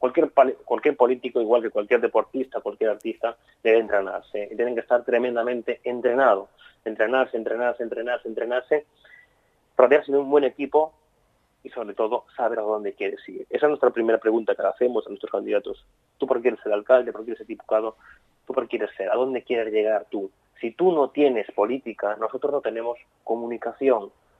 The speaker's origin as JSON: {"language": "Spanish", "country": "Spain", "said": "porque somos latinos, somos españoles"}